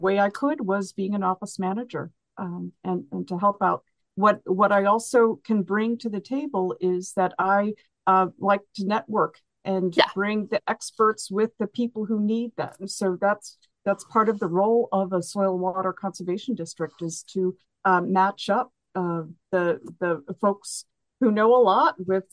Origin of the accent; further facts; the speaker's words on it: Ohio, United States; now in Rockport, United States; I'm originally from Ohio.